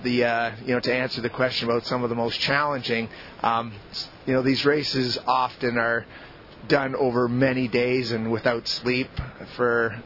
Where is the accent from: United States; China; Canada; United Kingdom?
Canada; Ontario; moved away as an adult; So I grew up in Ontario, like about an hour and a half from Toronto. So farm, a little bit of farmland, small towns. But, you know, it's about as close to the big city as you can get and not be in the big city in a lot of ways.